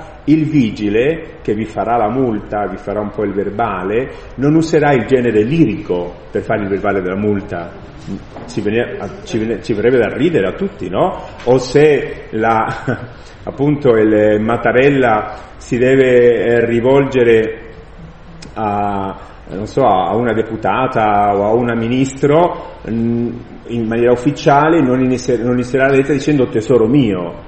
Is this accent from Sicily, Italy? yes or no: no; Montefano, Marche, Italy; che vengo da Montefano delle Marche